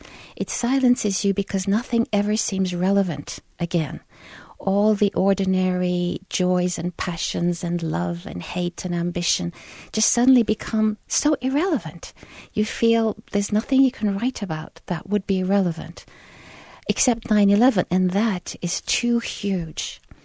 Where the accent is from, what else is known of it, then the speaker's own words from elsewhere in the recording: United States; I experienced it first as an American mother and then as a Muslim other.